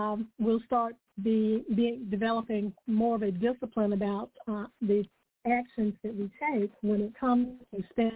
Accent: Atlanta, Georgia, United States; When I was growing up in the Atlanta area, I worked for a company called Winn-Dixie

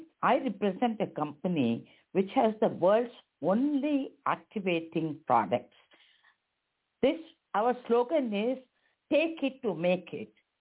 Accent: India; now in United States; I was born and brought up in India. I didn't even know what is Halloween.

